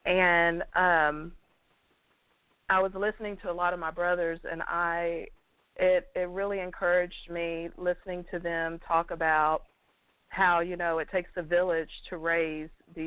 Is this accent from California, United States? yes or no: no; Texas, United States; I'm from Texas, and I've been sitting and chewing on everything that you guys were talking about, and I totally agree.